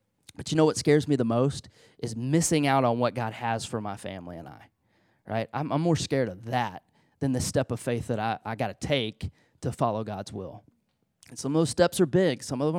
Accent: Beaumont, Texas, United States; I have many great memories of growing up in Southeast Texas, in Beaumont, Texas, not too far from here

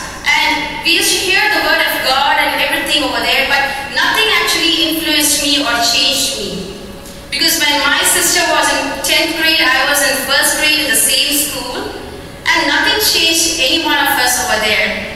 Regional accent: Chennai, Tamil Nadu, India; English is a second language; I hail from Chennai, India, and I was born and brought up in a very orthodox Hindu Brahmin family. And I was the last daughter among the four daughters in my family.

